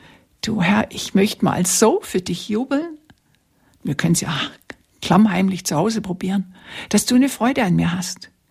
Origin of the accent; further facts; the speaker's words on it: Germany; Ich weiß, da sind wir Deutsche ein bisschen schwierig.